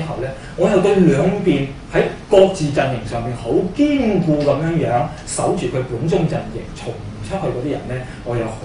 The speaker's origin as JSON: {"language": "Cantonese", "country": "China", "said": "我係一個中國人"}